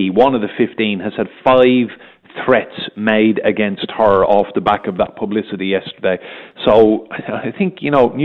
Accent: Ireland; I'm saying this as an Irish person as well

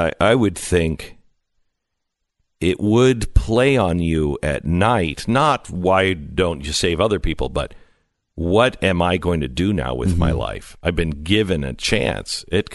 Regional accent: Mount Vernon, Washington, United States; So I grew up in Mount Vernon in Bellingham.

